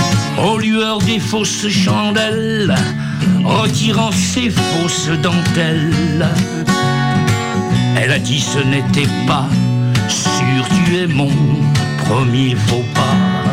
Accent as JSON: {"language": "French", "country": "France", "said": "Mais chez nous, en France, ça existait bien avant."}